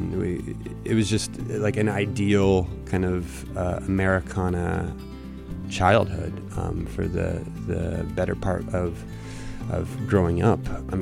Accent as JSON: {"language": "English", "region": "New Hampshire", "country": "United States", "tie": "born there", "said": "I was born in New Hampshire. My father was in the Air Force, so we weren't long anywhere."}